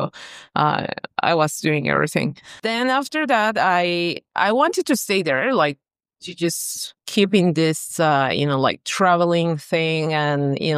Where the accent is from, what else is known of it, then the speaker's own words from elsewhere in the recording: Cuernavaca, Morelos, Mexico; English is a second language; I studied there in Mexico all my life. And then I did a bachelor degree there, or like in my small town where I lived. It's called Cuernavaca. It's close to Mexico City.